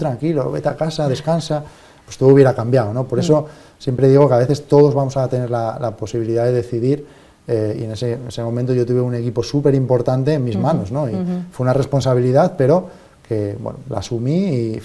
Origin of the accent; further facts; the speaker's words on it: Cangas de Narcea, Asturias, Spain; que llegaba a mi pueblo, a Cangas de Narcea, al Alto del Acebo. Y es que la carrera pasaba por delante de mi casa